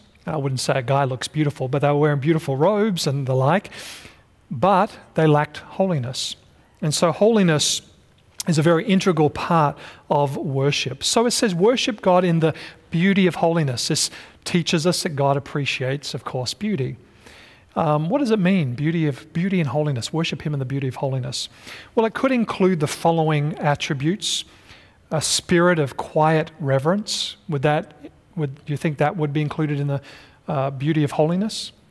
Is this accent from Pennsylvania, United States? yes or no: yes; Pennsylvania, United States; We came from Pennsylvania, and when fall colors, you knew it was fall because every tree had turned color.